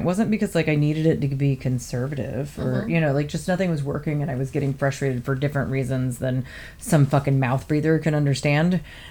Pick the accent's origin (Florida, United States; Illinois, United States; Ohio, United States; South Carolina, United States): Florida, United States; And, you know, I'm from Florida, so I'm tacky. I have grown up around all bodies and skimpy bathing suits.